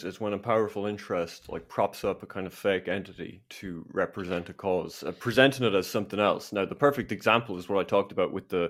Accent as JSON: {"language": "English", "country": "Ireland", "said": "I want to preserve my identity, my heritage. I'm Irish. I share the views of the majority of Irish people."}